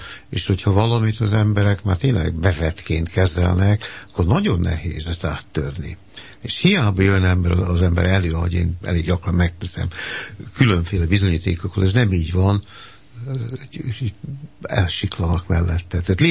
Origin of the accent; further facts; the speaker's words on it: Hungary; Hát azt hiszem azért, mert magyarok vagyunk, nem?